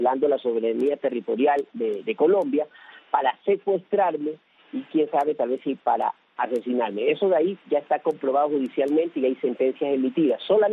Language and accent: Spanish; Ecuador; porque si por algo somos famosos los ecuatorianos, es por andar derrocando presidentes a cada rato.